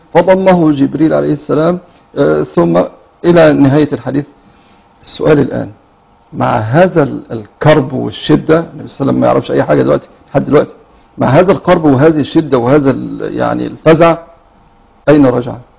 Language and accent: Arabic; Egypt; في مثل يعني شعبي أو قديم عندنا في مصر يقولك إيه، لقيني ولا تغديني.